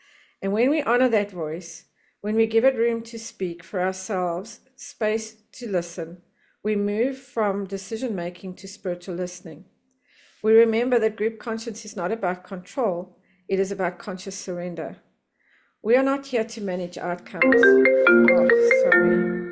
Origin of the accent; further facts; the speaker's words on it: Johannesburg, Gauteng, South Africa; I am from Johannesburg, South Africa, a very grateful recovering debtor.